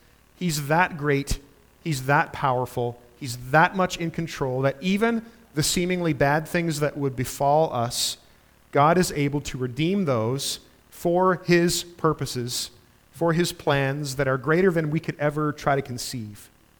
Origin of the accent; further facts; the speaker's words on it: Canada; I'm a failure as a Canadian.